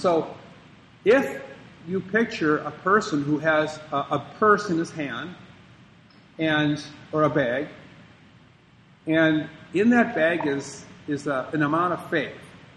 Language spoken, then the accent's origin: English; Minnesota, United States; Now, I'm from Minnesota, you know, and I remember when I was a child